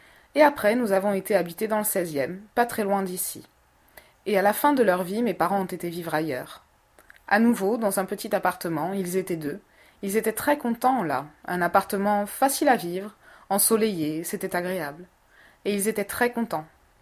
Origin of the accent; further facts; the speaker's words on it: Angers, Pays de la Loire, France; born there; Je suis née à Angers, dans le Maine-et-Loire. Voilà. C'est une jolie province. Il y a l'Anjou, voilà. Je suis née là parce que mes parents y ont vécu quelques années.